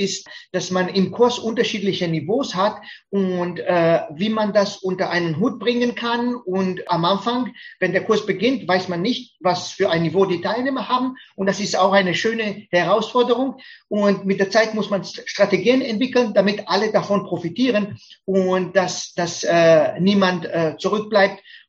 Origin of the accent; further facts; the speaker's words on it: Romania; German is a second language; now in Germany; Ich komme ursprünglich aus Rumänien und seit 20 Jahren lebe ich in Deutschland.